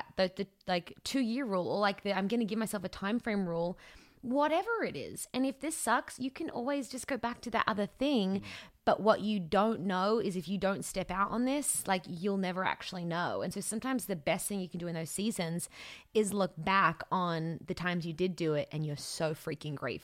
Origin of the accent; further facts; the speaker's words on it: Australia; moved away as an adult; now in Los Angeles, United States; Because now what we have is I know when I moved from Australia to Los Angeles, I said 2 years and my dad said, if it sucks, you can always come home.